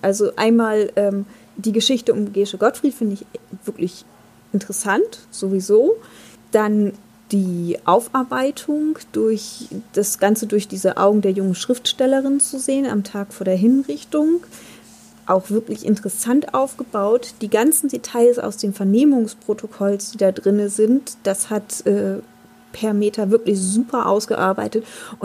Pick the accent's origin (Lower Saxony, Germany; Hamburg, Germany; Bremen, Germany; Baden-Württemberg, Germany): Bremen, Germany; Also tatsächlich als Bremerin